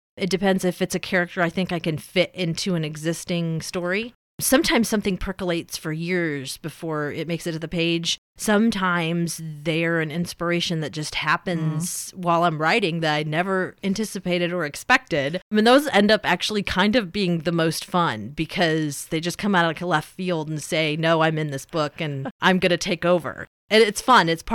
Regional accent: United States; readers on social media, just because of the way I interact, realize I'm American.

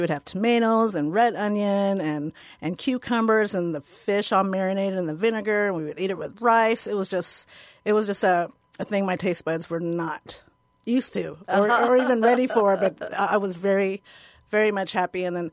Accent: Midwest, United States; because I grew up on the Ohio River with my American family, my American Irish grandmother. And we literally had a camp right on the Ohio River.

